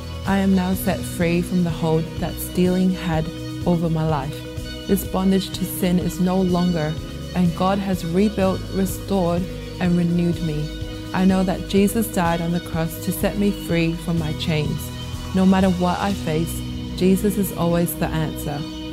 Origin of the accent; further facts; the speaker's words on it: Christmas Island; I was born and brought up on Christmas Island as a Buddhist, but through missionaries who visited the island, my family and I were converted to Christianity.